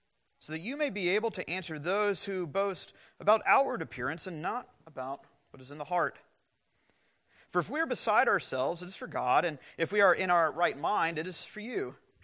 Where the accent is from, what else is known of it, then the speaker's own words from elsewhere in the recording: Illinois, United States; Fortunately, I came from Illinois, not Florida.